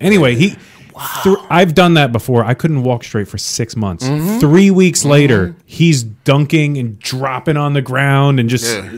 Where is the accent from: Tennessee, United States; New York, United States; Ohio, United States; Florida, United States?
New York, United States; I'm from New York. We can concrete anything.